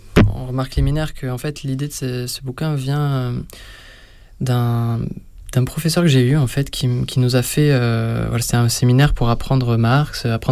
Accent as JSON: {"language": "French", "town": "Toulouse", "region": "Occitanie", "country": "France", "said": "j'étais un des seuls qui était à Paris pour les études, parce que moi, je viens de Toulouse, hein, ma famille est là-bas."}